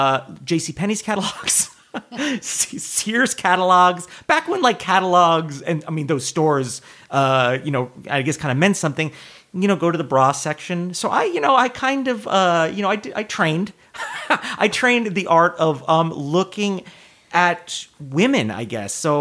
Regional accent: New York, United States; also born or lived in New Jersey; And I grew up in New York, about an hour outside of New York City. So it's, relatively, it wasn't cosmopolitan, but it wasn't super suburban. It was like somewhere in the middle.

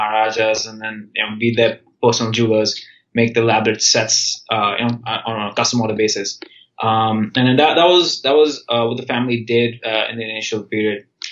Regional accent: India; moved away as an adult; now in United States; I grew up in India. I did my high school in India

